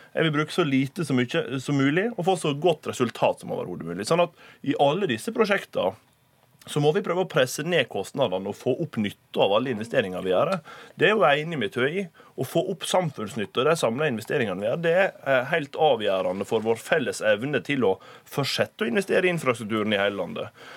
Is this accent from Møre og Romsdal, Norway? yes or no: yes; Volda, Møre og Romsdal, Norway; hjemme på Sunnmøre. Det kobler ihop det tunge maritime industrimiljøet på ytre søre Sunnmøre med det tunge offentlig sektordominerte området i min hjemkommune Volda.